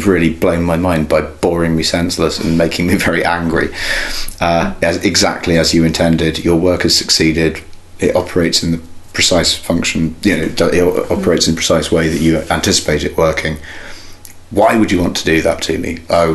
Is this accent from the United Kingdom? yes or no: yes; England, United Kingdom; I probably make massive category errors by watching as an English person, just sort of, you know, responding to it probably quite Englishly